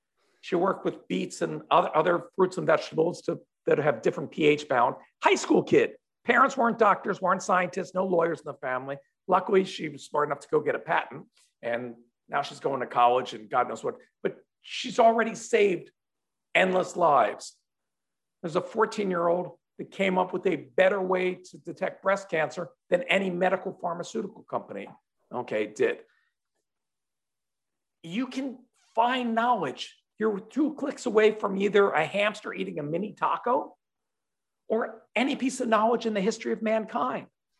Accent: Philadelphia, Pennsylvania, United States; If you would have told me growing up in Philadelphia that dozens of my friends would become self-made billionaires

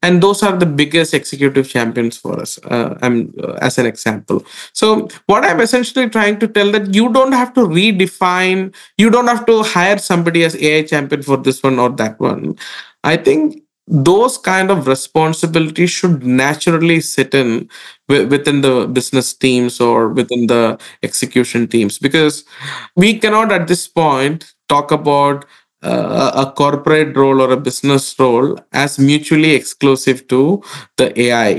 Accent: India; I grew up in India, and one of my leaders that I was always inspired by was

